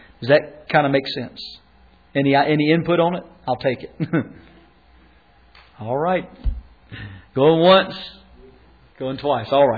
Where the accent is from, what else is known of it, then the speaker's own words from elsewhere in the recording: Tyner, North Carolina, United States; Not really. I'm actually from Tyner.